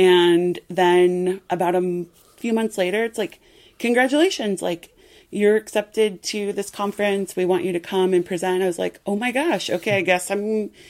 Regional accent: Long Beach, California, United States; also born or lived in Iowa, United States; So I grew up in Long Beach. And then I moved to Iowa, to the Midwest.

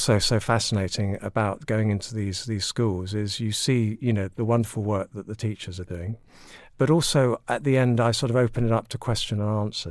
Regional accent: London, United Kingdom; Yeah, well, I am a Londoner, believe it or not. I mean, people think if you're a Londoner, you're Google Blimey and all that. But no, I was born in North London. I lived in Muswell Hill.

